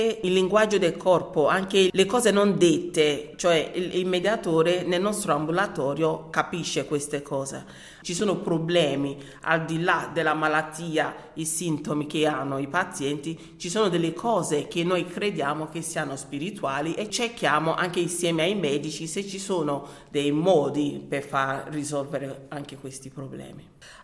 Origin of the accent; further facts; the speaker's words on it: Edo, Nigeria; first language Esan; Italian is a second language; now in Italy; Parlo la lingua Esan, che è mia madrelingua, Benin, che è una lingua che si parla nella mia città natale, Pidgin English